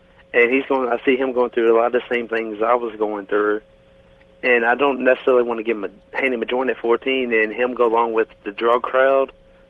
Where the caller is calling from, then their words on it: Richmond, Virginia, United States; I'm calling from Richmond, Virginia.